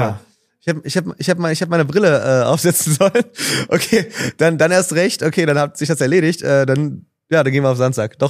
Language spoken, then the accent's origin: German; North Rhine-Westphalia, Germany; ich komme aus Ostwestfalen, aus der Bielefelder Ecke.